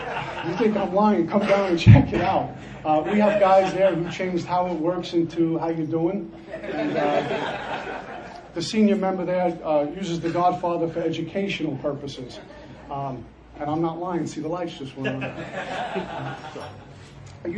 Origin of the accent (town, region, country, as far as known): Brooklyn, New York, United States; born or raised there